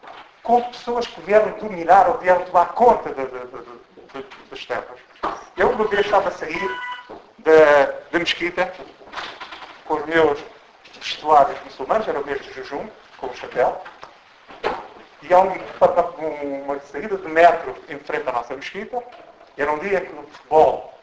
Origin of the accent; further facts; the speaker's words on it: Mozambique; E eu, na minha terra, Moçambique, eu chamo de Deus Kunukumba.